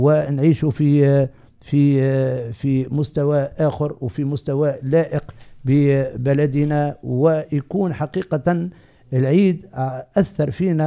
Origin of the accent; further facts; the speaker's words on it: Tunisia; لتبقى بلادنا تونس حرة منيعة من كل فتنة وقطيعة